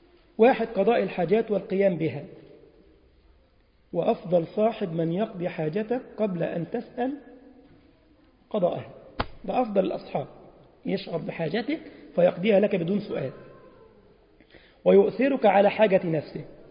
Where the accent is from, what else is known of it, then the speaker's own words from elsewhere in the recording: Egypt; عارفين كلمة دغري دي عندنا في مصر؟